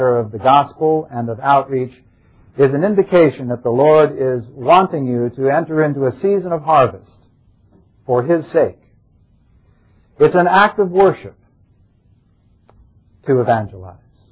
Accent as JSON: {"language": "English", "region": "New York", "country": "United States", "said": "from New York. Nice to be down here in your spring weather. It's much warmer down here than we're having up in New York right now."}